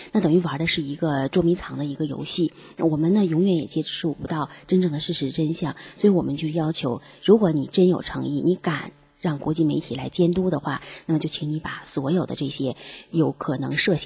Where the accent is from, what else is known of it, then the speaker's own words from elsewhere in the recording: China; 作为一个中国人来讲